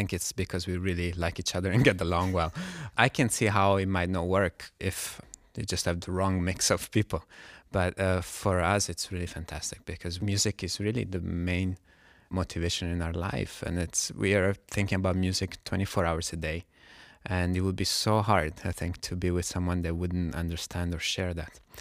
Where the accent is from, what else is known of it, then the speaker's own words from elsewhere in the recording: Italy; English is a second language; moved away as an adult; of course, I'm from Italy.